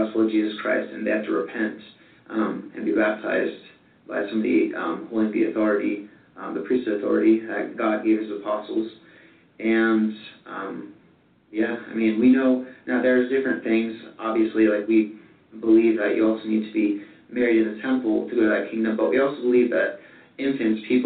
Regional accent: Temecula, California, United States; I'm also from Southern California, a town called Temecula. I'm 19 years old

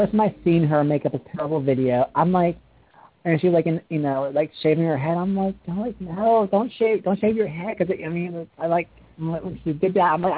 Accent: Pennsylvania, United States; but we're from from the same state. We're from Pennsylvania.

